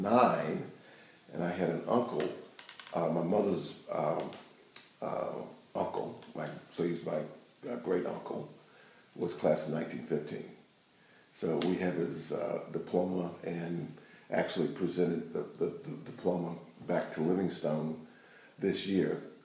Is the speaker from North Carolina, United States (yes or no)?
yes; East Spencer, North Carolina, United States; I grew up there in East Spencer. Went to segregated schools all the way through, 1 through 12.